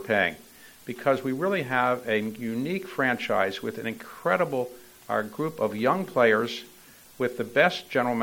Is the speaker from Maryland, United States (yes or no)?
yes; Baltimore, Maryland, United States; I grew up in Baltimore. I got a great public school education at Baltimore City College, and at other schools, Pimlico Junior High School, Falstaff Elementary.